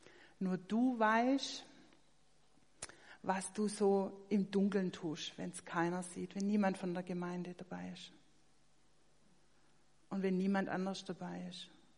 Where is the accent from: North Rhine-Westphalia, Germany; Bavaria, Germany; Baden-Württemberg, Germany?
Baden-Württemberg, Germany; so als Schwabe kennt man das ja so ein bisschen so.